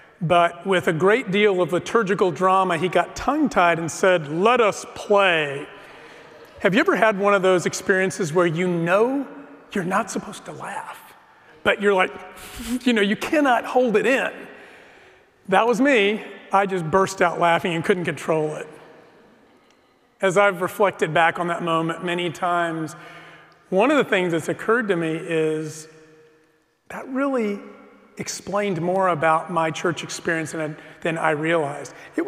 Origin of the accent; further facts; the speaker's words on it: El Paso, Texas, United States; I grew up in El Paso, and my family off and on attended a church.